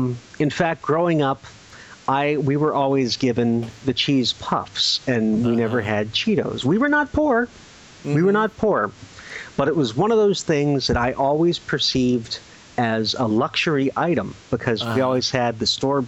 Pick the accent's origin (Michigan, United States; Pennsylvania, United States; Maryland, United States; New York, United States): Maryland, United States; Montgomery Village; It was tough growing up in Montgomery Village, Maryland.